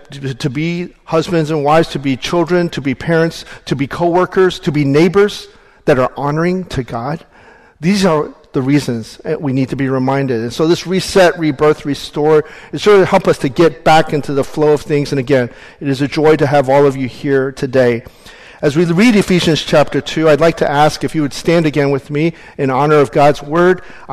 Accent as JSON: {"language": "English", "region": "the South", "country": "United States", "tie": "born or raised there", "said": "Now, I grew up in the South, so in American, I guess they call it folklore, they have the Hatfields and the McCoys, right?"}